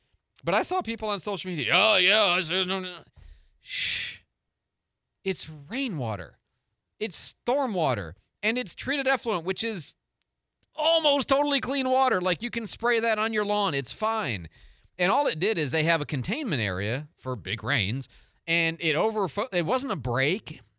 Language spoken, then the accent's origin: English; Chicago, Illinois, United States; I grew up in Chicago, and in Chicago it was easy in the day 40 years ago